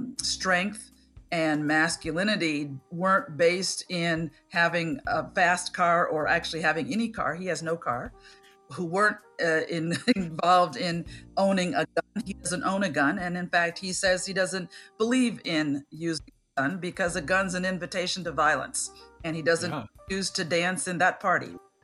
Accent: Chicago, Illinois, United States; I grew up in Center City, Chicago.

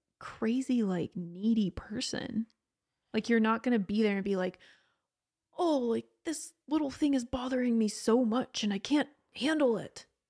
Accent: Georgia, United States; I grew up in Georgia, which is like Florida light.

